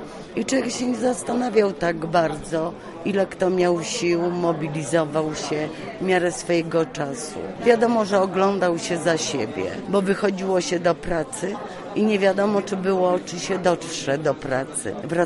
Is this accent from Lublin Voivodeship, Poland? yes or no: yes; Chełm, Lublin Voivodeship, Poland; jestem z Chełma.